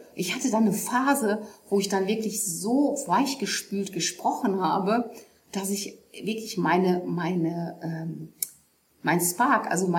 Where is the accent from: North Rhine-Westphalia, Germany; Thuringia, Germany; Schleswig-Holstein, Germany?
North Rhine-Westphalia, Germany; Ich komme aus dem Ruhrpott und da sagen wir gerne Tacheles.